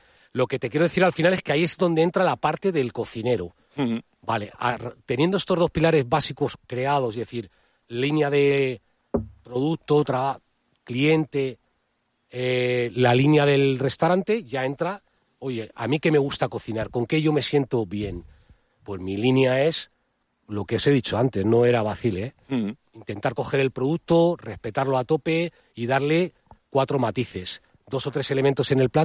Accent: Madrid, Community of Madrid, Spain; born there; yo que soy una persona nacida en Madrid, de madre gallega, padre vasco y con hijas en Alicante, o sea que soy de España directamente

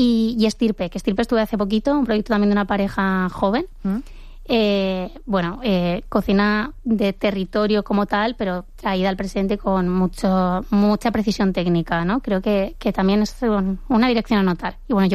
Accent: Region of Murcia, Spain; como yo soy de Murcia, ya lo sabes

